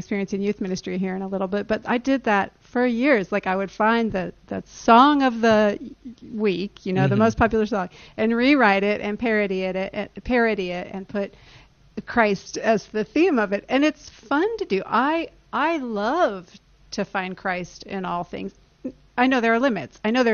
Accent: Oxford, Ohio, United States; I grew up in Oxford, Ohio.

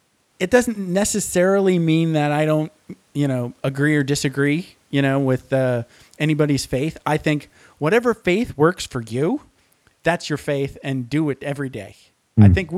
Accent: Michigan, United States; I grew up Lutheran in Michigan. So Lutheran in Michigan is like Catholic light

